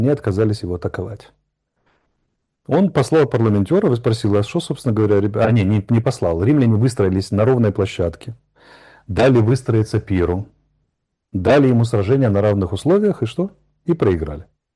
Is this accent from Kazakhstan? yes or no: no; Ukraine; я же украинец, я забыл вам сказать